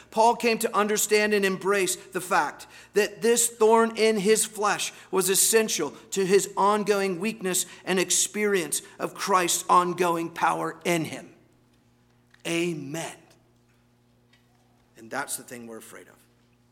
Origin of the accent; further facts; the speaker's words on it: United States; Because I am an American, and that's how we live.